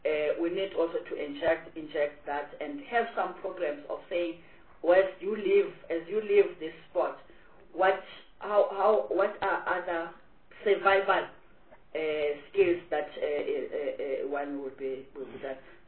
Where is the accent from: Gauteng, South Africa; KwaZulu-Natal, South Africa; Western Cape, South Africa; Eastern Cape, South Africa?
Gauteng, South Africa; So whilst I'm coming from Gauteng, I may be speaking also to others that may hear that now all these academies are in Gauteng.